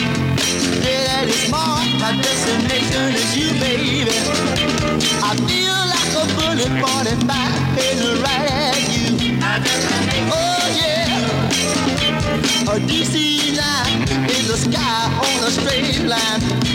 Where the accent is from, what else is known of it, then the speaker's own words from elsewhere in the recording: Canada; accent: French Canadian; No, it's my French Canadian accent.